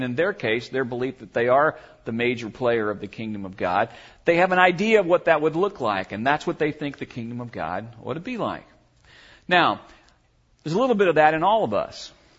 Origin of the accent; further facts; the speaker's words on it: Atlanta, Georgia, United States; See, I grew up in Georgia.